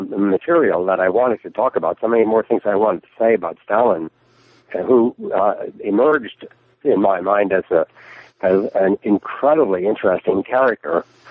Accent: Newfoundland and Labrador, Canada; also born or lived in London; I was born and raised in Newfoundland. I went to the London School of Economics in London to do my PhD.

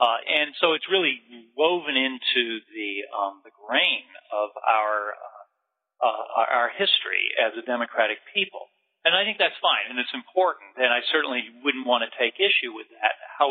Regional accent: Detroit, Michigan, United States; born there; My family's originally Canadian, then Michigan. I was born in Detroit. My mother's family's from Western Kentucky.

